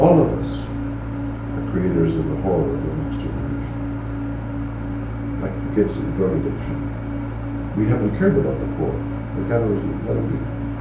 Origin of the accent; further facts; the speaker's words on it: North Dakota, United States; In my home state of North Dakota, a controlled alcoholic is the chaplain, the ward's chaplain at the state penitentiary.